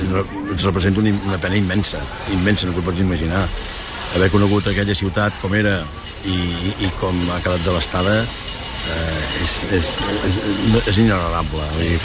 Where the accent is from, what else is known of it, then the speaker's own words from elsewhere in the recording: Calella de Palafrugell, Catalonia, Spain; cantar el que hem après aquí de petits a Calella de Palafrugell.